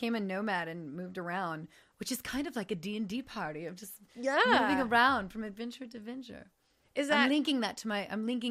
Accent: Lafayette, Louisiana, United States; Yeah, I'm from Cajun country, like Brobridge, Lafayette, Louisiana.

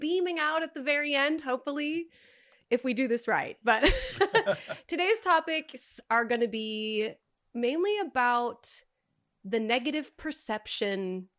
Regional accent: Minnesota, United States; also born or lived in Orlando; now in Los Angeles, United States; For those of you that don't know, I moved from Orlando to LA. So it's, even moving to Orlando had like a strange aura about it because I'm originally from Minnesota

